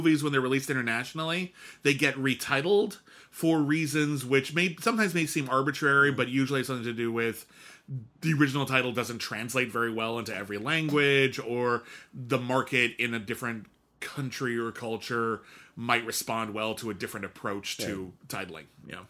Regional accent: Pasadena, California, United States; I grew up in Pasadena, California. The main branch of the Pasadena Library.

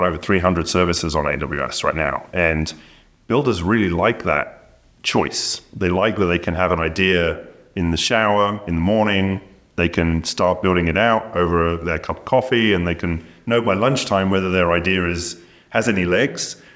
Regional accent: United Kingdom; As a Brit

